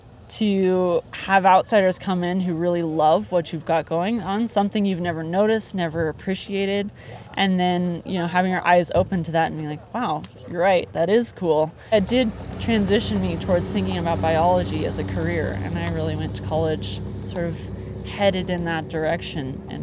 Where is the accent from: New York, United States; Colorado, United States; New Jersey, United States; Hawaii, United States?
Colorado, United States; Carville; I grew up here in Carville, Colorado.